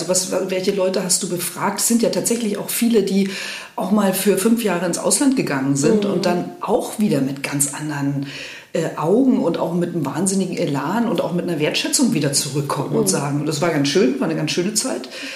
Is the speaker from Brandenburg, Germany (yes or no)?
yes; Brandenburg, Germany; Ich bin ja auch ein Kind der DDR im Spreewald aufgewachsen.